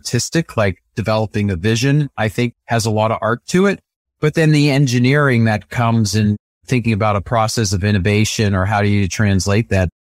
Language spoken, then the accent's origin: English; Florida, United States; also born or lived in Chelsea, Massachusetts; Sure. I was born here in Massachusetts, Chelsea Naval Hospital. My dad was a Marine Corps officer. He had retired when I was born. We moved to Florida when I was a year and a half old. So I pretty much grew up really in South Florida